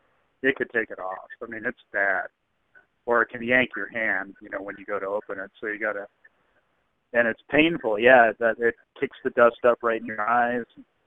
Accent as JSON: {"language": "English", "town": "Greeley", "region": "Colorado", "country": "United States", "tie": "born or raised there", "also_born_or_lived": "Livingston, United States", "said": "I grew up in Greeley, Colorado, and that's pretty windy. And then Livingston, Montana, I was there for almost about 9 years, and that's one of the windiest cities in the country."}